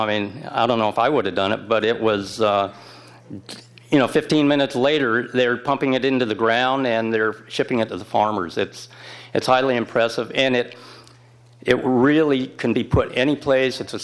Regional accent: Morro Bay, California, United States; I'm from Morro Bay, lived in Cayucas for about 35 years

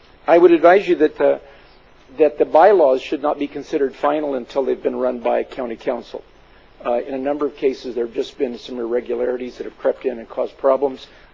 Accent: Nipomo, California, United States; I'm from Napomo, and I welcome you on this election day.

